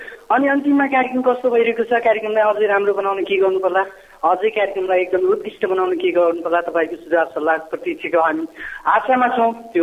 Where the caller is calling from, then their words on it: Ilam, Koshi Province, Nepal; हजुर इत्रामबाट